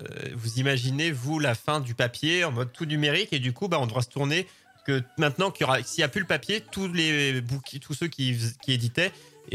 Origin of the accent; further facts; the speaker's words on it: France; je sais qu'en tant que Français, on l'est.